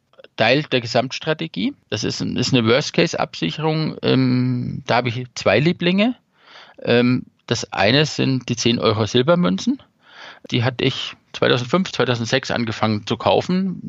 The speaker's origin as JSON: {"language": "German", "region": "Bavaria", "country": "Germany", "said": "Ich bin ja eigentlich Franke. Ich lebe ja hier fast schon im Exil."}